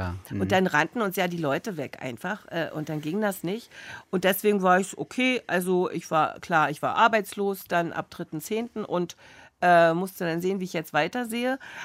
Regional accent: East Germany, Germany; Und wir sind als Ostdeutsche da behandelt worden wie so die Kühe mit zwei Köpfen

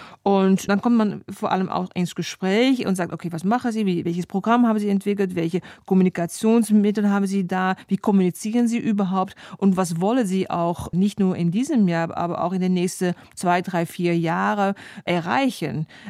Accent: Netherlands; Vielleicht hat es damit zu tun, dass ich da auch anders geprägt bin aus den Niederlanden.

